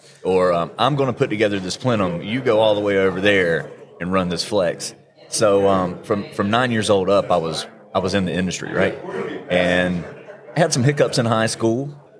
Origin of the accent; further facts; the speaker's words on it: the South, United States; I thought it had to have flour in it. I'm from the South, right?